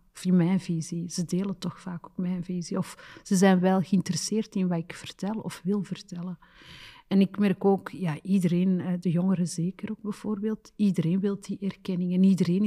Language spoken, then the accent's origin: Dutch; Belgium; Ik ben Marokkaans, ik ben Belgisch.